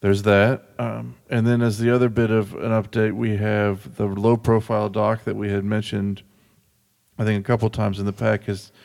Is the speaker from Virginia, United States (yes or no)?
yes; Charlottesville, Virginia, United States; You know, growing up in Charlottesville, there was always a bit of fascination with the Roanoke Zoo.